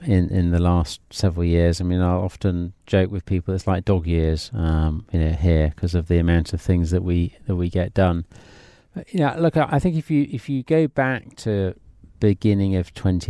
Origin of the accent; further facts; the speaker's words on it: Yorkshire and the Humber, United Kingdom; So I'm originally from Yorkshire, proud Yorkshireman